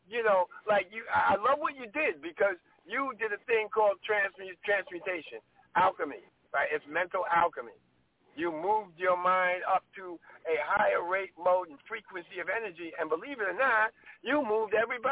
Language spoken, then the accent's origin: English; Brownsville, New York, United States; also born or lived in Harlem; Listen, I was born in Harlem, right? But I grew up in Brownsville.